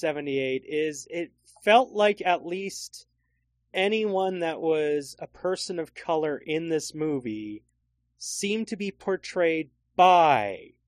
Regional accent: Canada; I was raised in Canada at a time when there was the like two or three black families that went to school with me.

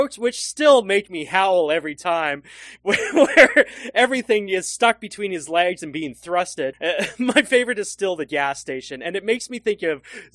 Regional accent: Canada; we're Canadian, so we had much music.

